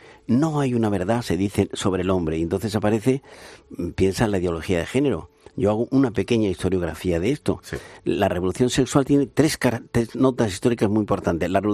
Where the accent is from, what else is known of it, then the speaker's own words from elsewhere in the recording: Andalusia, Spain; now in Madrid, Spain; yo soy andaluz, aunque llevo en Madrid tres cuartos de vida